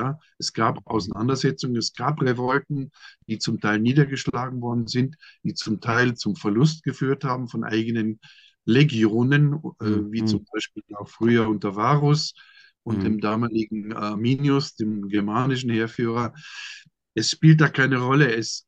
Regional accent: Austria; Ich bin zwar in Österreich aufgewachsen, muss ich sagen, in die Welt gegangen

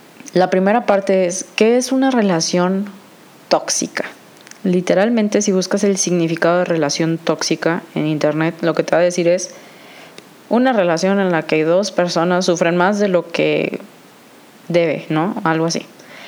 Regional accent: Monterrey, Nuevo León, Mexico; tengo 21 años y soy de Monterrey.

